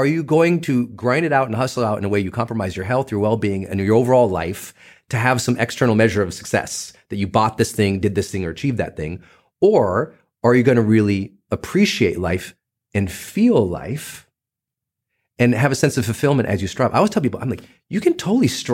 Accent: Butte, Montana, United States; which was hard because I'm a kid from Butte, Montana

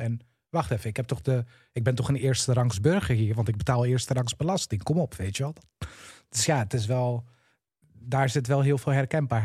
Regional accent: Culemborg, Gelderland, Netherlands; also born or lived in Tiel; ik ben wel opgegroeid in een volksbuurtje in Culemborg, waar voornamelijk ook Marokkaanse jongeren woonden.

